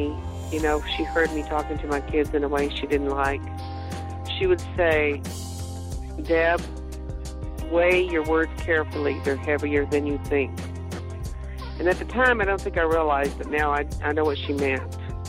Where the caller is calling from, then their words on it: Overland Park, Kansas, United States; And I'm calling from Overland Park, Kansas.